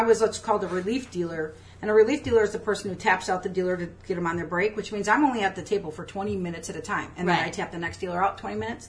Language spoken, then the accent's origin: English; Chicago, Illinois, United States; I'm from Chicago, and I worked in a riverboat casino.